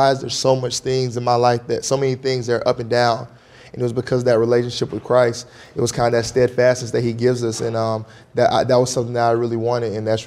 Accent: Alabama, United States; Growing up in Alabama, my roots were from Mississippi, so we grew up in the old church, too.

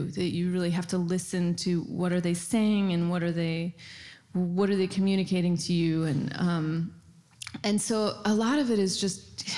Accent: Sacramento, California, United States; Yeah, I'm from Sacramento, and I went to a Catholic girls' school

